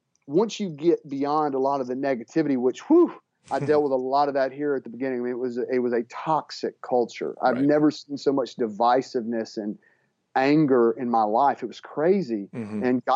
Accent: Mississippi, United States; I love catfish. I'm from Mississippi.

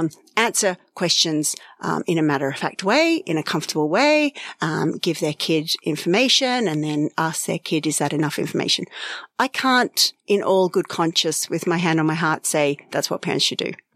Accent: Ireland; And I think sometimes when we default to that, oh yeah, we're Irish.

